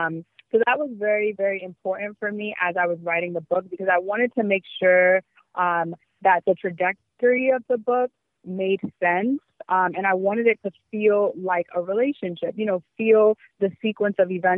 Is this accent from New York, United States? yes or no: yes; New York, United States; I, you know, as a New Yorker, I commute to work.